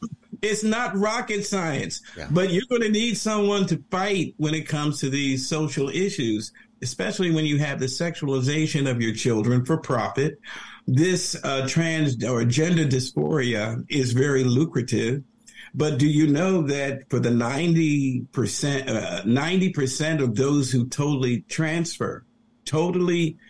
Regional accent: Montclair, New Jersey, United States; now in East Orange, United States; I grew up in Montclair. I'm in East Orange, and my district remains the 34th district.

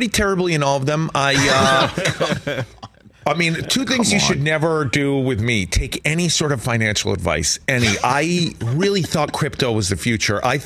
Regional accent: East Coast, United States; I'm from the East Coast. I live in Southern California now.

